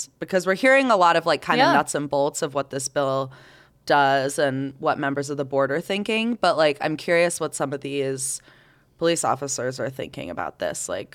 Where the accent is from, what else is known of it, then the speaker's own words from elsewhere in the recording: the South, United States; Like, I grew up in the South.